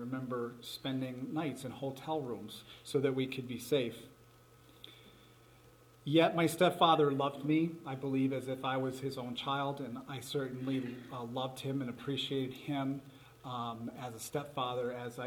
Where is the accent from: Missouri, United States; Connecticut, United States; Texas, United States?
Connecticut, United States; I grew up in Connecticut, and I was a young Catholic going to church fairly regularly.